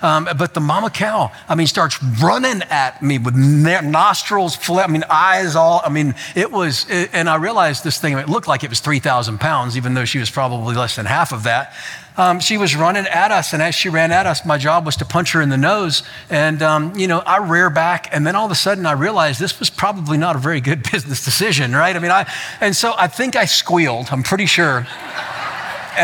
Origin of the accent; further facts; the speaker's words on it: Florida, United States; also born or lived in Memphis, Tennessee; I grew up in South Florida in the city, and I moved to a suburb of Memphis in the city.